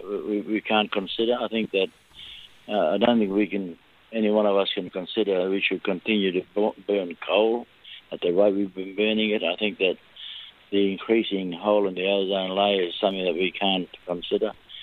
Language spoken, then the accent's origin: English; Queensland, Australia; I mean, I'm from Queensland, so the Great Barrier Reef